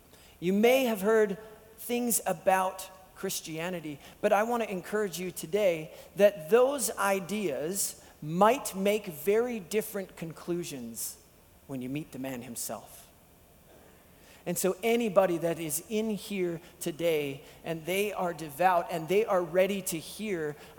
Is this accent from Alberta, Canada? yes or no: yes; Picture Butte, Alberta, Canada; I was from Picture Butte, so we were rival towns.